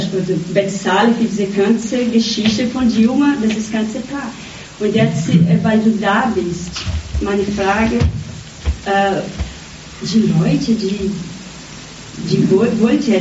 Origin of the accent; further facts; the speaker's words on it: Brazil; German is a second language; Ich frage mich, Gott, komme ich aus Brasilien?